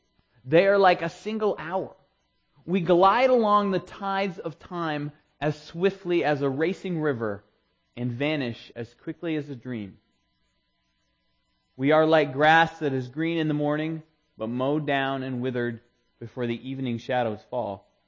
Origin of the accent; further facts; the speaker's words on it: Maine, United States; And I always thought, growing up in Maine, that the cold killed the grass.